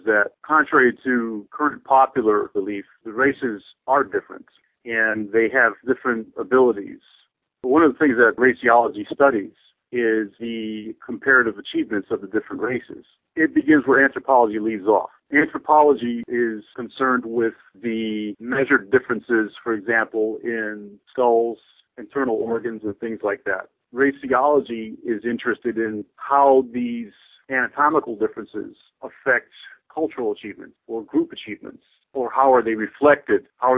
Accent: United States; born there; Yes, I am an American-born person. I live in the northeastern part of the country.

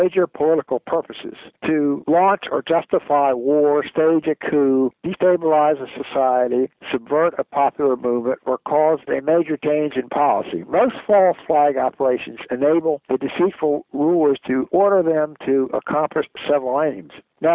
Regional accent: Maryland, United States; also born or lived in Baltimore; Yeah, I was born in Maryland, born in Baltimore, and I grew up on the Eastern Shore.

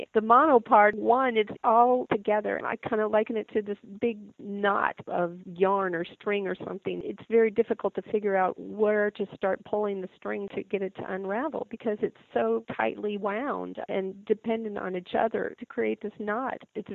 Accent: Missouri, United States; I grew up in Missouri, and one of the reasons why I joined the Navy was because I had worked for a summer at Whiteman Air Force Base

